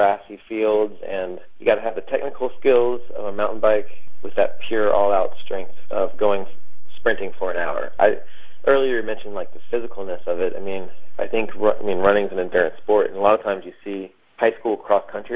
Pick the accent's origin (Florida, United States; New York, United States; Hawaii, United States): Florida, United States; where I grew up in Florida, I lived there 18 years, drove from the time I was 16.